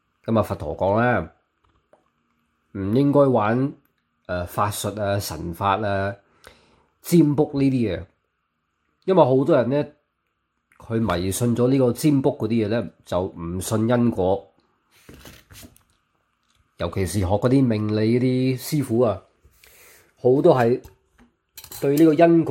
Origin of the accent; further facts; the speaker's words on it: United Kingdom; Cantonese is a second language; 我喺英國長大嘅，你聽我講啲中文都唔係咁正啦